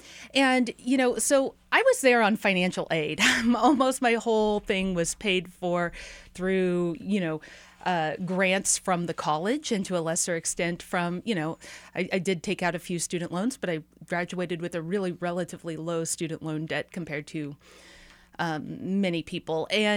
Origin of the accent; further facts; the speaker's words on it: the Ozarks, United States; I was raised in the Ozarks, and so my number one goal from like the time I was tiny was I told my parents that I was moving to a city when I grew up.